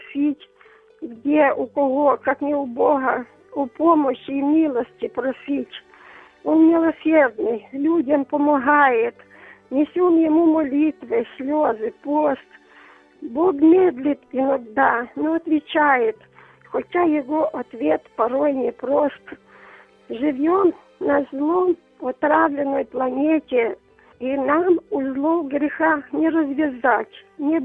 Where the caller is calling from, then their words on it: Donetsk Oblast, Ukraine; я з Донецької області.